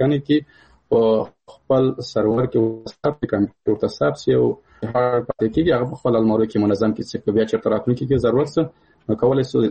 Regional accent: Paktia, Afghanistan; مثال زه د کابل د پکتیا یم،

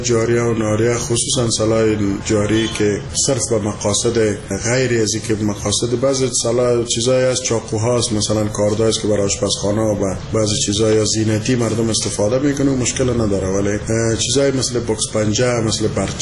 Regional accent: Afghanistan; ما اولاد افغان هستیم و اولاد مسلمان هستیم

